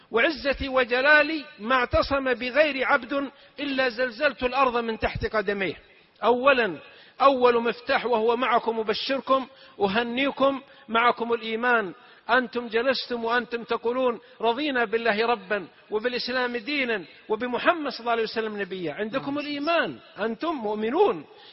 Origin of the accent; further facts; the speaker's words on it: south, Saudi Arabia; نكتة عندنا من السعودية من الجنوب، واحد من جماعتنا من قبيلتنا